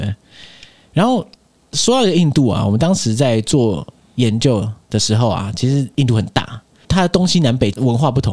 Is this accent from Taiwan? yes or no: yes; Tainan, Taiwan; 那你就觉得我偏偏不想讲我是台湾人，我想讲我是台南人。